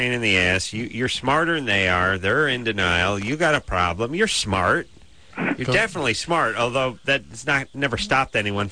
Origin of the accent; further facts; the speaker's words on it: Los Angeles, California, United States; In a way, it's a relief to be a Los Angelino, born and bred in Los Angeles.